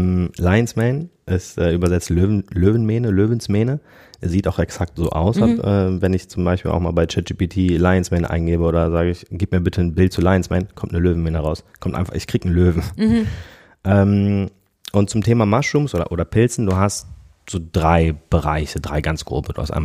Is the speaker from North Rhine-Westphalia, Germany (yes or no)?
yes; Düsseldorf, North Rhine-Westphalia, Germany; ich komme aus Düsseldorf, bin hier geboren, bin hier aufgewachsen. War lange auch hier arbeiten